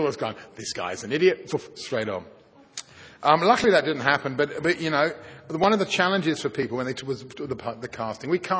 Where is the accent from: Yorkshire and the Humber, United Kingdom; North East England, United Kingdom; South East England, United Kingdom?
Yorkshire and the Humber, United Kingdom; Leeds; It's kind of good until you get emails from people who you knew growing up in Leeds, and they go, I'm in Bangalore and you're on the telly.